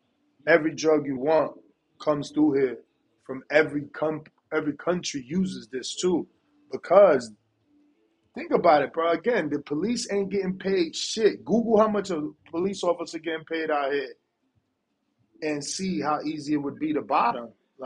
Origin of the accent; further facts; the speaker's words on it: England, United Kingdom; Disappointed as an Englishman, but Tyson was beaten fairly again.